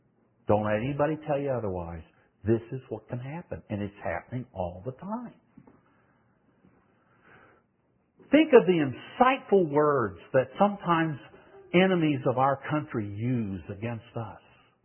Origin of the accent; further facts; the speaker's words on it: the South, United States; No offense to anybody's name Elmer here, but I'm from the South, and I'll go this route.